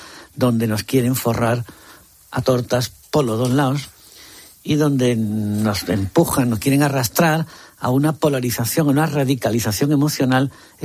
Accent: Spain; la víctima real somos los españoles ya. que no queremos trincheras.

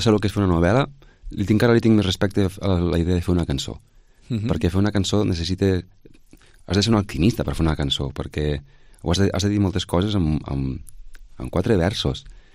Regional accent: Flix, Catalonia, Spain; Soc de Flix, jo. Ahà. D'aquí la Voreta.

